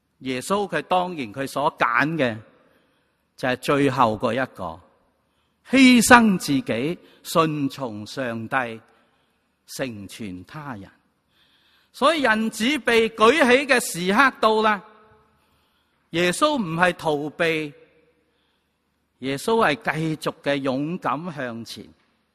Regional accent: China; 唯一能够打败我们中国的是我们自己

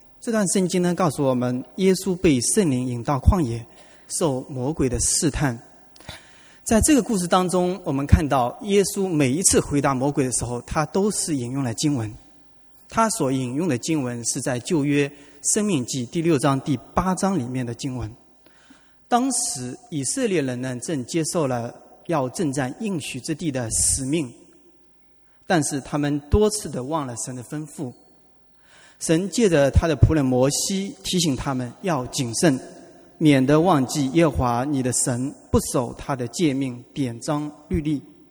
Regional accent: Hangzhou, Zhejiang, China; 我的家乡呢，是在浙江杭州的一个山村里面。

